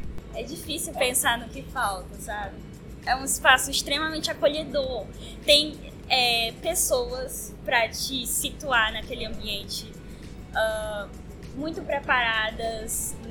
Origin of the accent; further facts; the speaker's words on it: Buriticupu, Maranhão, Brazil; eu sou do estado do Maranhão, de uma cidade chamada Buriticupu